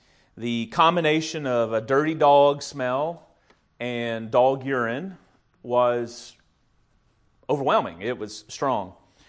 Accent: Watertown, United States; I grew up in Watertown, as many of you guys know, and as a teenager, we lived out in the country.

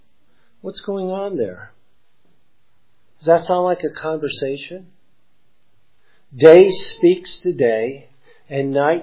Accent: Michigan, United States; I remember I grew up in Michigan and I would go out and lay on the grass and just watch the clouds go by.

